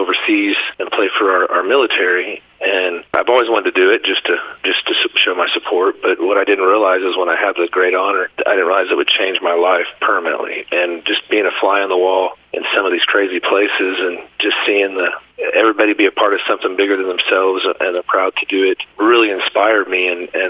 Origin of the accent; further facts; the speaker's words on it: Kansas, United States; So I'm from Kansas originally, so it's … is what that stands for.